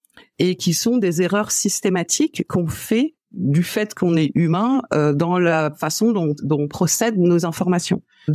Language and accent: French; northern France, France; born there; je suis française, que je suis née dans le nord de la France